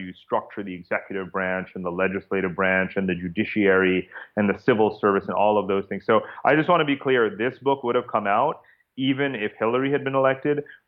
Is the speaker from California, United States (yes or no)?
no; Chappaqua, New York, United States; now in Singapore; I'm actually from Chappaqua, New York